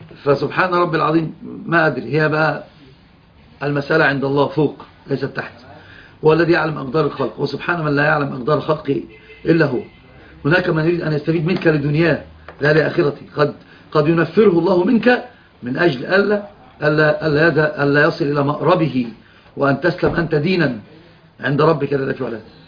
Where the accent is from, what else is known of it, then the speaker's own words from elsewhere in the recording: Upper Egypt, Egypt; فأنا أصلا صعيدي